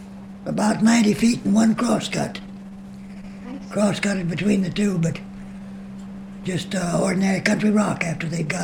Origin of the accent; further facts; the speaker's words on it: Brighton, Colorado, United States; moved away as an adult; also born or lived in Idaho; I was raised around Denver, Colorado, at Brighton, Colorado.